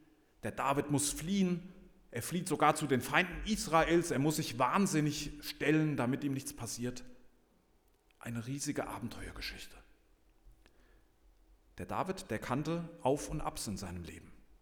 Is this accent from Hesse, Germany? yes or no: yes; Ehringshausen, Hesse, Germany; now in Edingen, Germany; ich bin 50, Lehrer und komme aus Edingen. Aber die ersten 42 Jahre meines Lebens hätte ich natürlich gesagt, ich komme aus Ehringshausen, weil das hier meine Heimat ist